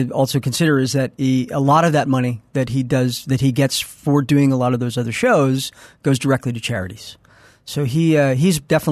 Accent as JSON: {"language": "English", "region": "New York", "country": "United States", "tie": "born there", "also_born_or_lived": "Mexico / West Coast", "said": "I was born in New York."}